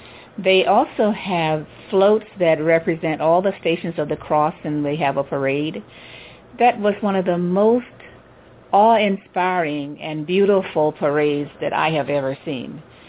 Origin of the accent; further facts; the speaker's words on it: United States; especially because he's Japanese, she's Chinese, and of course I'm American.